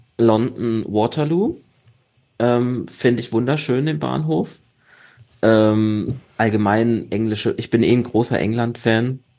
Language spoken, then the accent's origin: German; Baden-Württemberg, Germany; als Badener muss ich hier mal eine Lanze brechen für meine schwäbischen Feinde.